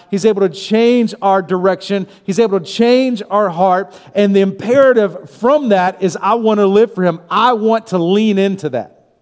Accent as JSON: {"language": "English", "region": "Florida", "country": "United States", "tie": "born or raised there", "said": "You know, I grew up in Florida, as Pastor said, and I'm in North Florida, a town of 600 people is where I grew up, in a real, real small area."}